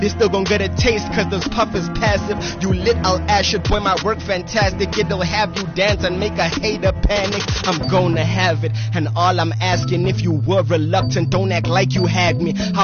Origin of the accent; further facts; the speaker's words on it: Oslo, Norway; I made this at 1 a.m. in my hometown. Oslo, so without any further ado.